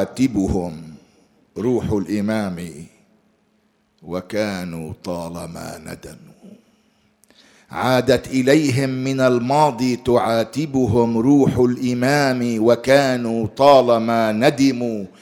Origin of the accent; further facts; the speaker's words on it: Lebanon; أنا مسيحي من لبنان، من بلد المقاومة والعزة، لكنني تربيت منذ صغري على حب أبناء آل البيت